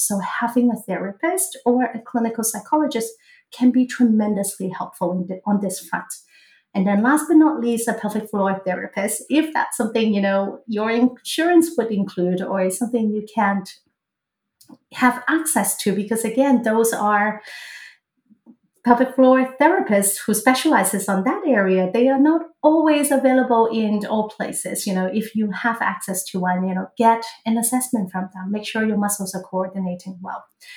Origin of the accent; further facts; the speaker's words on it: Hong Kong; now in United States; even though I'm from Hong Kong, but we live in the US.